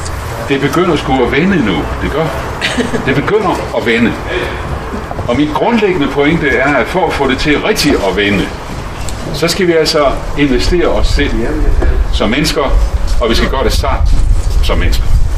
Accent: Esbjerg, Region of Southern Denmark, Denmark; også i Esbjerg, hvor jeg kommer fra. De taler godt nok ikke helt det samme sprog, men det er tæt på.

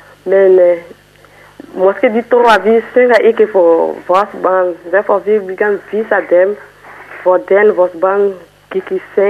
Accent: Côte d’Ivoire; Danish is a second language; now in Denmark; jeg kommer fra Elfenbensk. Det ligger i Vestafrika.

